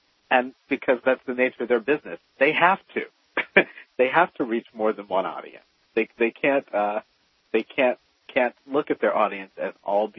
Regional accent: Georgia, United States; You know something? I'm from Georgia, and I've toured the Coca-Cola Museum in Atlanta

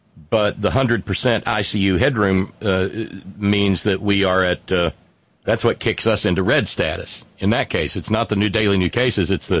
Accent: Alabama, United States; born there; I'm looking at the county where I was born in Alabama.

